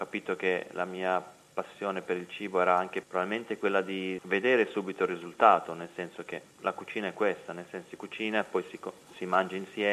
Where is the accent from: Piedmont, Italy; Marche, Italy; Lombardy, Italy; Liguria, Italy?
Piedmont, Italy; io sono piemontese